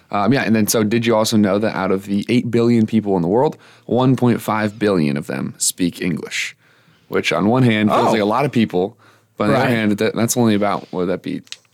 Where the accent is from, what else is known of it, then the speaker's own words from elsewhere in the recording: Columbus, Ohio, United States; also born or lived in Pennsylvania; Yeah, so I grew up in Columbus, Ohio, but went to school in central Pennsylvania.